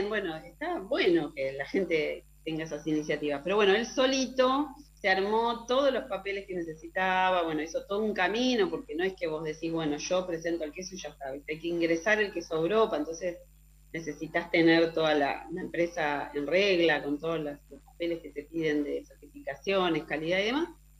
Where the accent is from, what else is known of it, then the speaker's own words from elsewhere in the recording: Argentina; soy la única argentina que participa como jurado